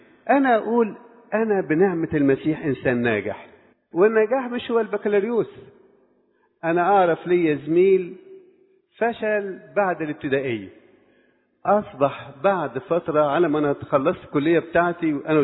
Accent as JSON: {"language": "Arabic", "country": "Egypt"}